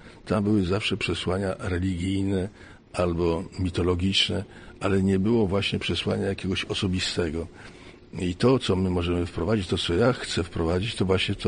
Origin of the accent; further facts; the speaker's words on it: Wieluń, Łódź Voivodeship, Poland; miasto Wieluń pozostało dla mnie właśnie tym moim rodzinnym miastem, gdzie ja coś robię.